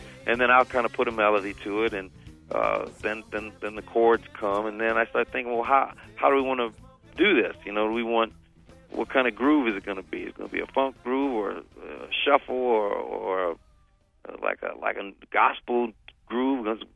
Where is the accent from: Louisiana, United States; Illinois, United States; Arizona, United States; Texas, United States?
Louisiana, United States; New Orleans; This CD is a limited release in New Orleans. It's just like a special deal for my hometown.